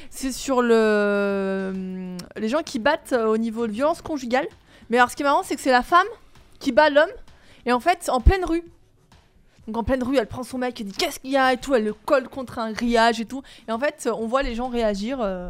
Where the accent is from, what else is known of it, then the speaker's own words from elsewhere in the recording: France; je suis française. Ouais. À la rigueur, un petit peu l'Italie parce que j'ai de la famille italienne, donc on va dire France-Italie.